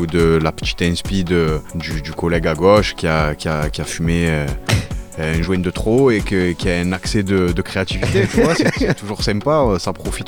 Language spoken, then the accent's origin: French; Marseille, Provence-Alpes-Côte d'Azur, France; Le Vélodrome, c'est le cœur de Marseille. Je suis Marseillais